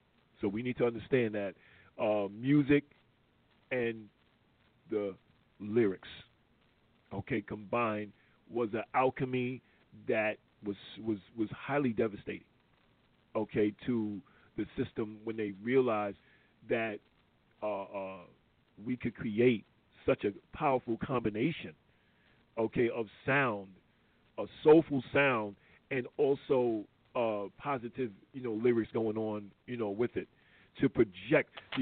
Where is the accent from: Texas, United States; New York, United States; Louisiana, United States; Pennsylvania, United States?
New York, United States; I'm from Queens as well. I'm from the Bronx and I'm from Queens.